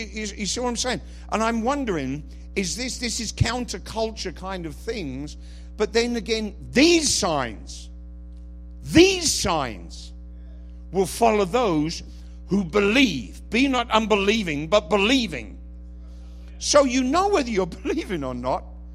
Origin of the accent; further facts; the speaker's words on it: England, United Kingdom; Somebody help me, I'm English.